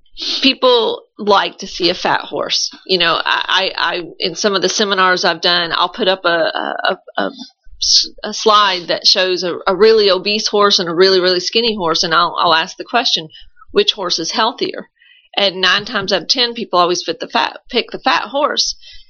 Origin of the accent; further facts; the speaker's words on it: Lexington, Kentucky, United States; now in Versailles, United States; Yeah, I grew up here in Lexington. I actually grew up maybe 3 miles from here. Over on Bryan Station Road.